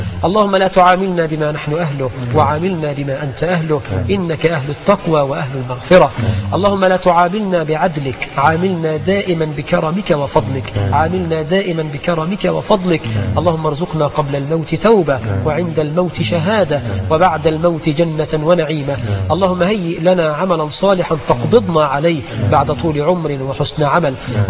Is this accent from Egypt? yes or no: yes; Egypt; اللهم اجعل بلدنا مصر آمنة مطمئنة، رخاء سخاء وسائر بلاد المسلمين.